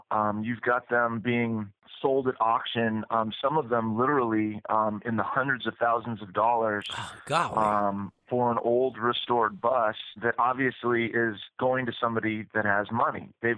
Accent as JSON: {"language": "English", "town": "San Diego", "region": "California", "country": "United States", "tie": "born or raised there", "said": "when I was young, I grew up in San Diego, right by the water"}